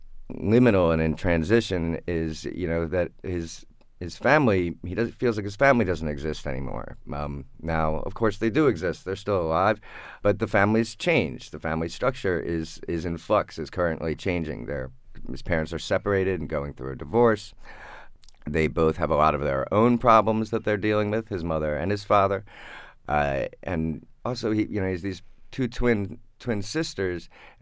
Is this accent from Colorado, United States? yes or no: no; Baltimore, Maryland, United States; I grew up in Baltimore, and I went to undergraduate in Charleston, South Carolina.